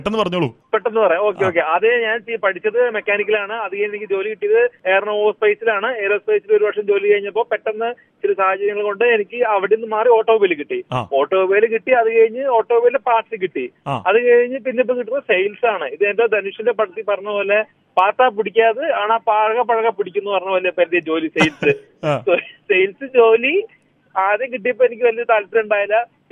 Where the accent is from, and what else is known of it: Meenchantha, Kerala, India